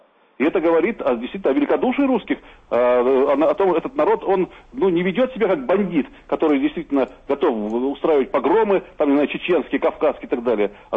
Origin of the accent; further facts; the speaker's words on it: Latvia; Я латыш, и я горжусь тем, что я латыш